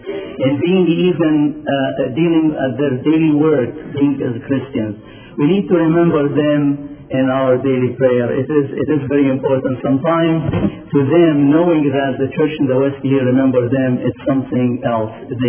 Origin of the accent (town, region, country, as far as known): Egypt; born or raised there; now in United States